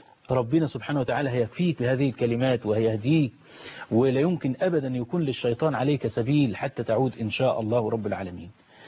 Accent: Egypt; بلدنا مصر

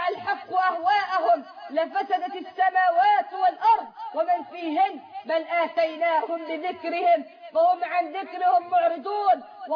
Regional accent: Egypt; اللهم اجعل بلدنا مصر أمنا أمانا

